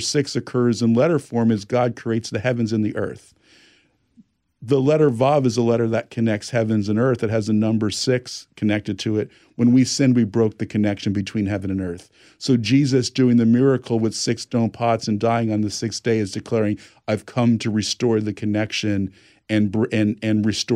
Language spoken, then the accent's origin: English; New Jersey, United States; now in California, United States; I'm from New Jersey. Live in California.